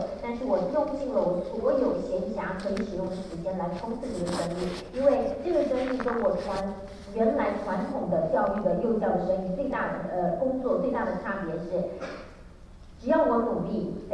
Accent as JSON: {"language": "Chinese", "town": "Hualien", "region": "Hualien County", "country": "Taiwan", "tie": "born or raised there", "said": "其实我从小是一个很向往自由，很喜欢快乐生活的一个台湾东岸长大的孩子。我妈妈是花莲人，我是花莲长大的。"}